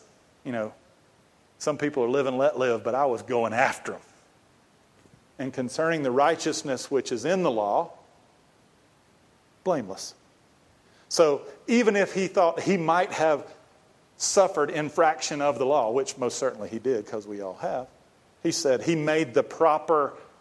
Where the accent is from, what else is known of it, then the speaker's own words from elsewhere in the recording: Georgia, United States; born there; I grew up 55 miles from Auburn and about 2.5 hours from Athens, but I was born in Georgia. So Georgia was it